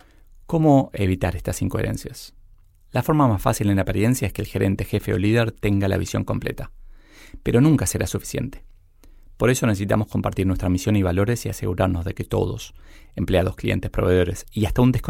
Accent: Argentina; bueno, en mi país, en Argentina, es un tema que se discute bastante

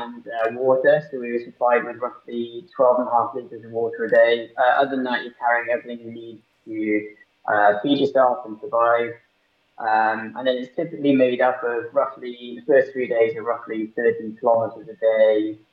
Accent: Wales, United Kingdom; as you might be able to tell, I'm from South Wales. I live on the side of a hill, so basically wherever I go is up a hill or downhill, and there's plenty of trails.

